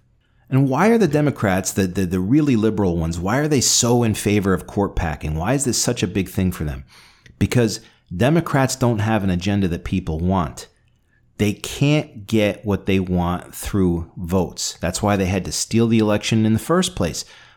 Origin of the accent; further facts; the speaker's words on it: New Jersey, United States; look to places like my home state of New Jersey that has this same law in place.